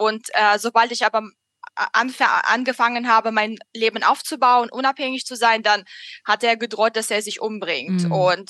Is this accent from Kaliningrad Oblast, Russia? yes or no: no; Moscow, Russia; Ich bin in Moskau aufgewachsen und hatte leider keine schöne Kindheit erlebt.